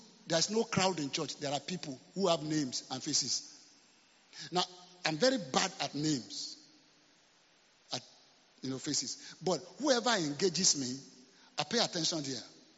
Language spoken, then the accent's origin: English; Côte d’Ivoire; now in Nigeria; I was born in Ivory Coast. I was coming from Ivory Coast to Nigeria to come to Nigeria.